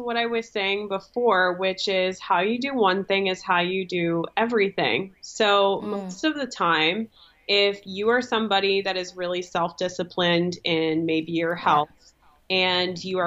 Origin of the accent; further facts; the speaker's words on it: East Coast, United States; because I am from the East Coast